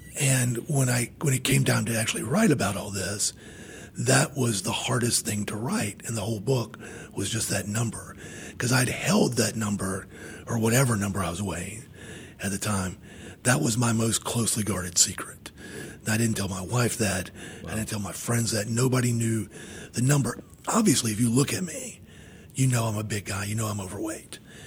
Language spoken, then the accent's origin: English; Charlotte, North Carolina, United States; Because I'm from Charlotte. I haven't been to New York that much.